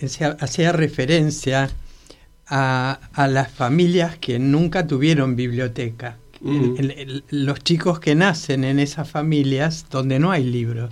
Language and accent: Spanish; La Plata, Buenos Aires Province, Argentina; cuando era chica, vivía en La Plata, ciudad que parece como muy estructurada, pero es una ciudad de provincia, por lo menos cuando yo vivía allí